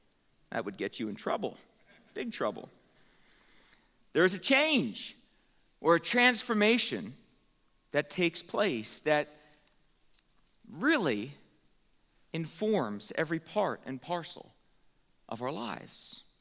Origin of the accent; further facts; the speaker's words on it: Pennsylvania, United States; I was a graduate from Penn Manor High School, and so this was my first year coaching football at Solanco, and the very first game of the season, we were going against the school that I had spent 10 plus years of my life attending.